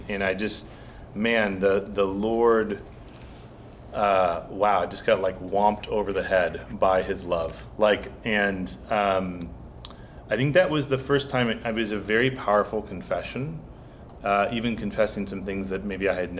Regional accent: Kansas City, United States; Yeah, so I'm from Kansas City, from the Kansas City area, and born and raised cradle Catholic, grew up in the suburbs of Kansas City, went to Catholic grade school, Catholic high school.

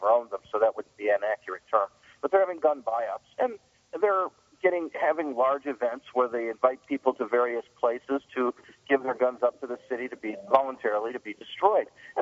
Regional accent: Chicago, Illinois, United States; but I'm from Chicago and I've been I've had some glancing involvement in the legal system.

